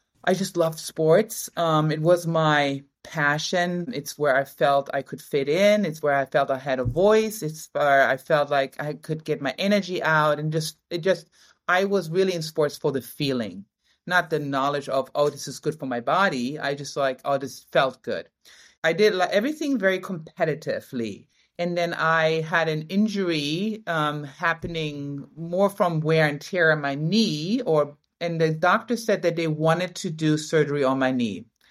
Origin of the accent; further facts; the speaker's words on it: Berlin, Germany; English is a second language; I was raised and born in Germany, Berlin.